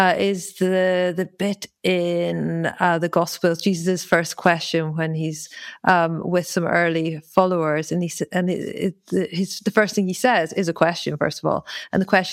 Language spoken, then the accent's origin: English; Aberdeen, Scotland, United Kingdom; I grew up in Aberdeen, so I'm very familiar with Scottish life.